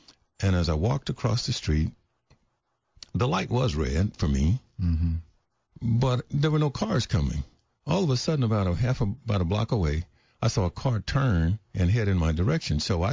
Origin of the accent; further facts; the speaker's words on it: Houston, Texas, United States; I remember growing up in Fifth Ward when we would leave Hester House and we would walk down Solo.